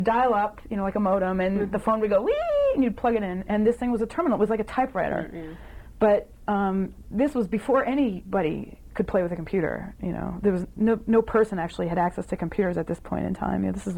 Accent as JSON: {"language": "English", "town": "Lexington", "region": "Massachusetts", "country": "United States", "tie": "born or raised there", "said": "We grew up in Lexington, which is, when I grew up, it was a sleepy little boonies town because it was too far, really, to be commutable."}